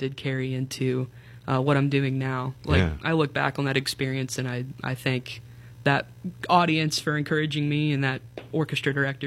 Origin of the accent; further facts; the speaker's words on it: Dayton, Ohio, United States; also born or lived in Chattanooga; now in Butler, United States; so I'm originally from Dayton, Ohio. That's where I grew up.